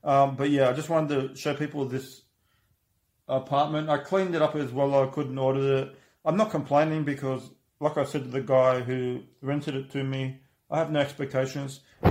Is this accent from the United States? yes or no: no; Germany; also born or lived in Australia; because I'm from Germany and Australia, and you know they assume I've got money and everything